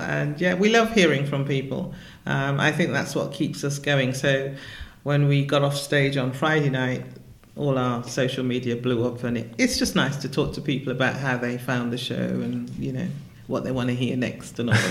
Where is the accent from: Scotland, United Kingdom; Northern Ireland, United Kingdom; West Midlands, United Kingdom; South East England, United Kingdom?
West Midlands, United Kingdom; Birmingham; We're all from Birmingham, born and bred. Really proud of our Brummy roots.